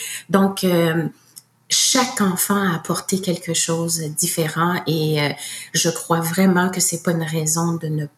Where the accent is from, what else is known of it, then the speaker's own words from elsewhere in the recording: Haiti; born there; je suis née en Haïti, moi, donc j'ai déjà voyagé